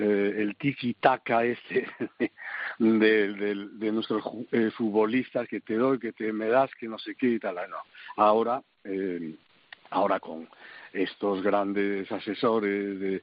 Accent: A Coruña, Galicia, Spain; born there; yo era también diputado socialista por La Coruña, por mi ciudad natal

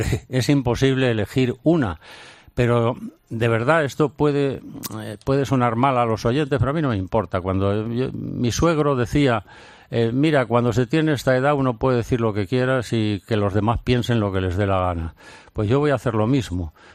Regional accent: Valdemoro, Community of Madrid, Spain; estaba más en Valdemoro que en Pinto, porque como casi todo el mundo sabe, nací en Valdemoro.

